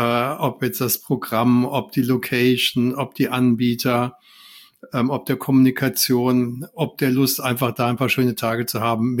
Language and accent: German; Hesse, Germany; born there; ich bin gebürtiger Hesse, wie du schon gesagt hast, Vater von drei Kindern, zwei Mädchen, einem Jungen.